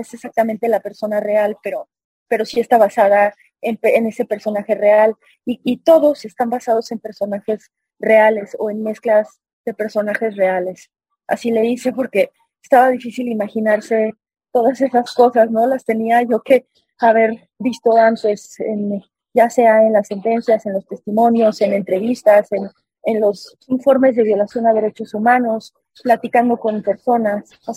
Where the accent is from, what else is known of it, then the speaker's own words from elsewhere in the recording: Mexico; yo siendo una mujer mexicana, no soy guatemalteca, y siendo una mujer se consideraría blanca